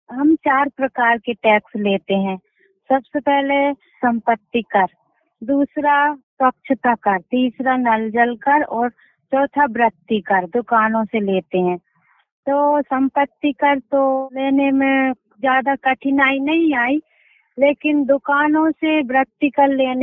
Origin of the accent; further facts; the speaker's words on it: Gunga, Madhya Pradesh, India; मैं ग्राम गुनगा तहसील वैरसिया जिला भोपाल की रहने वाली हूँ